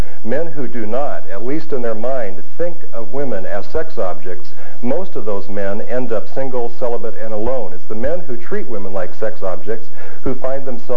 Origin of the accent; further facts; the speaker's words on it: United States; But well, maybe in Canada it's different. I don't know. I'm from the States.